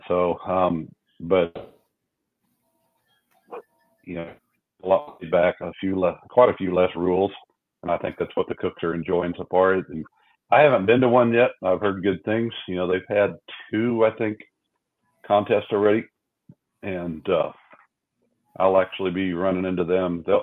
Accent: Kansas City, Missouri, United States; No, I'm born and raised in Kansas City, and I'm a Raiders fan.

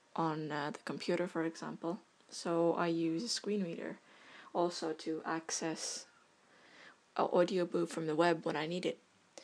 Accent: Estonia; English is a second language; I am from Estonia, which is kind of like North Europe. For those of you who don't know, a very small country, not very widely known

